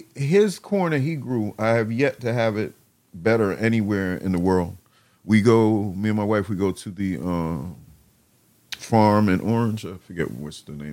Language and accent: English; Jamaica; now in United States; When we came here from Jamaica, we first lived in West Haven, and then we moved to Marvel Road, and then we moved to Norton, and that was in 1971.